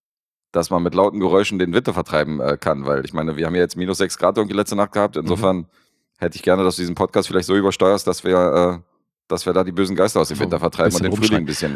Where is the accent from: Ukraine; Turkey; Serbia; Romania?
Serbia; Belgrade; also born or lived in Berlin; Ich bin ja erstens bin ich Berliner hier deutscherseits und in Serbien bin ich ja in der Hauptstadt groß geworden.